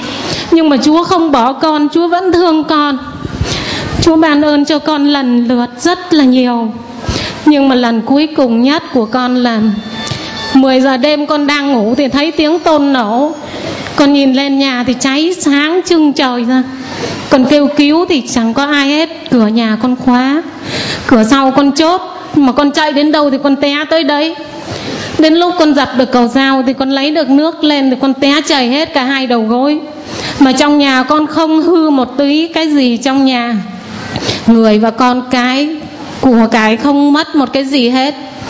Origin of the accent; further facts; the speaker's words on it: Hà Nam, Vietnam; Dạ con ở Hà Nam, nhưng mà cha mẹ con đi làm kinh tế trong Hòa Bình.